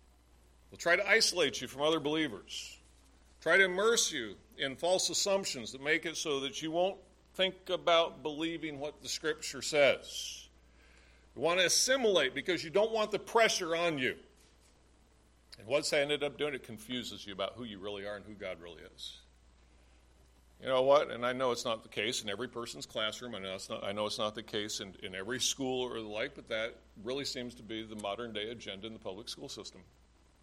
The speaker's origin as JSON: {"language": "English", "country": "United States", "said": "As an American, you know, as Americans, we seem to have bred into us a disdain for anyone who inherits a fortune"}